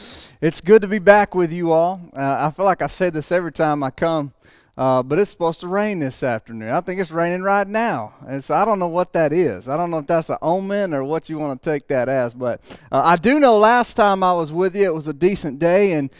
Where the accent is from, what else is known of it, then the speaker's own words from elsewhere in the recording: Mississippi Delta, United States; Y'all know I'm pretty simple. I'm from the Delta, and that's how we roll, and all of those things.